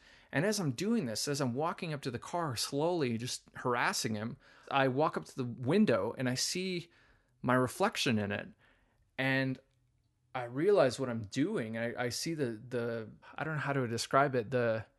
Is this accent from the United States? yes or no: no; Canada; We're totally Canadian. We're ice fishing out there.